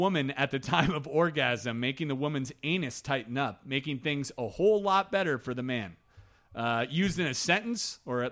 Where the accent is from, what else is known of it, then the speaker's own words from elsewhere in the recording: Wisconsin, United States; Well, I grew up in Wisconsin.